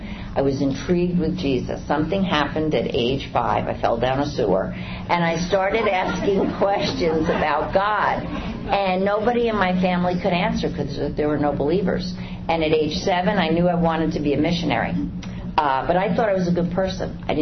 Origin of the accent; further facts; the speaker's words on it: Bronx, New York, United States; I'm from the Bronx.